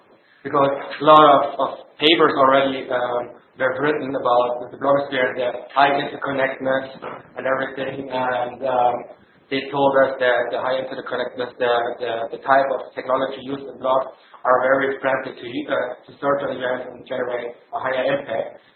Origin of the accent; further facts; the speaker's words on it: St. Gallen, Switzerland; I'm from St. Gallen